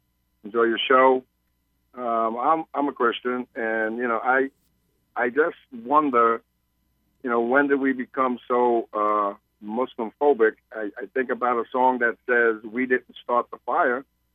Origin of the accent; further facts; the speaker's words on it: United States; as a family man, as a husband, as an American citizen